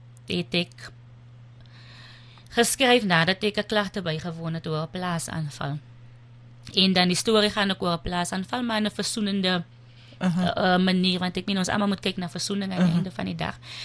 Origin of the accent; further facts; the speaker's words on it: Zoar, Western Cape, South Africa; born there; Ek is gebore op Zoa, dis 'n baie klein plekkie.